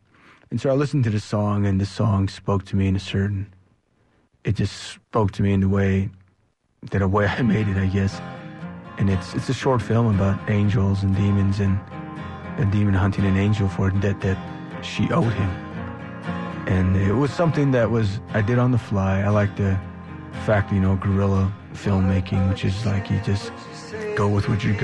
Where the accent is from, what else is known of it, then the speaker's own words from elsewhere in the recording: Montezuma Creek, Utah, United States; first language Navajo; English is a second language; I just spoke in my native tongue, the Navajo Indian language, which where I come from the Navajo Nation, Utah portion of the Navajo Nation.